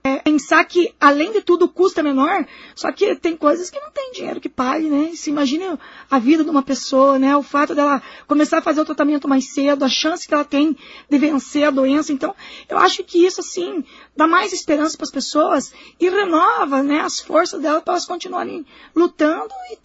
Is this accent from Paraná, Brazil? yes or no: yes; Chopinzinho, Paraná, Brazil; que eu sou lá da região sudoeste, né? Eu sou de Chopinzinho.